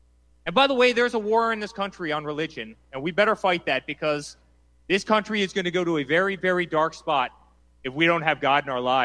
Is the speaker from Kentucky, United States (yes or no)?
no; New York, United States; I'm a New Yorker. I'm embarrassed to say that at this point.